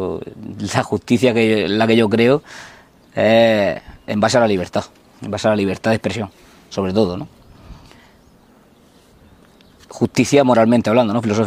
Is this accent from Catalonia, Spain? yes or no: no; Region of Murcia, Spain; yo crecí aquí en Los Barreros, un barrio que cuando yo era pequeño prácticamente habían puesto las calles porque eran hasta de tierra, 10 años antes.